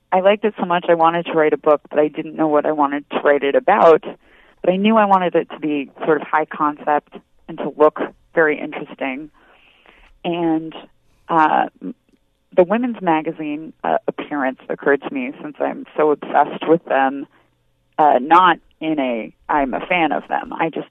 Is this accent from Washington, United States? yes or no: no; Oregon, United States; imagine what it's like being a woman growing up in Oregon